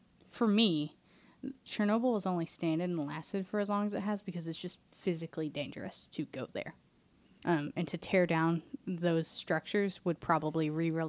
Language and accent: English; United States; Well, it was in metric, but I had to convert it because I'm American.